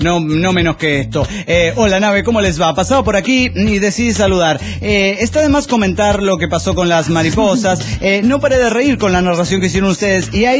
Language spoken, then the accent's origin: Spanish; Caracas, Capital District, Venezuela; de Caracas, Venezuela.